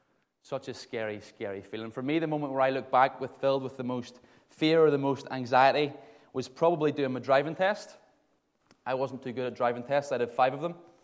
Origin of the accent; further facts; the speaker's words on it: Ballymena, Northern Ireland, United Kingdom; 22 years old, from Ballymena, as you've heard. Hopefully you can't hear it in my accent.